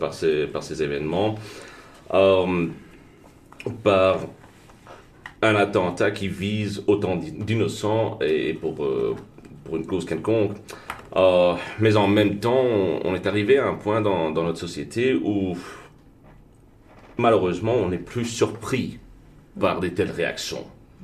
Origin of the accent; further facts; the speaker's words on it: Brussels, Belgium; Je suis de Bruxelles, j'ai de la famille qui habite Bruxelles.